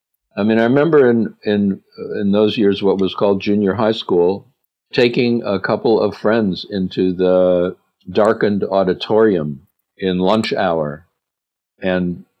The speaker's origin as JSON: {"language": "English", "town": "Cleveland", "region": "Ohio", "country": "United States", "tie": "born or raised there", "said": "I grew up in Cleveland, Ohio, which explains a lot of things."}